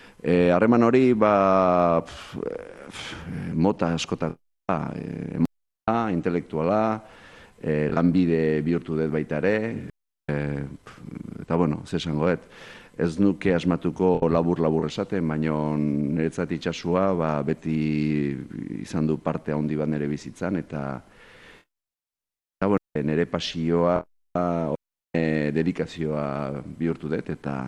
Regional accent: San Sebastián, Basque Country, Spain; ni donostiarra naiz, amarakua

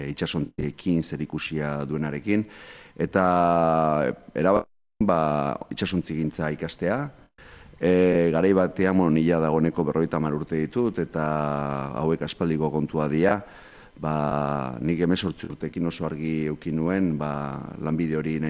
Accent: San Sebastián, Basque Country, Spain; ni donostiarra naiz, amarakua

